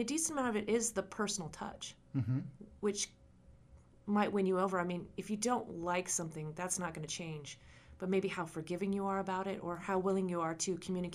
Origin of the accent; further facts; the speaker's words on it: Pennsylvania, United States; moved away as an adult; now in Richmond, United States; I'm from Lebanon County, Pennsylvania.